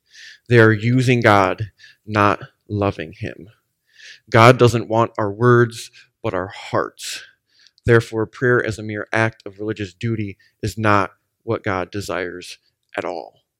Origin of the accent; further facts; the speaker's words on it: United States; We grew up in America. It's a Christianized nation, kind of for the most part.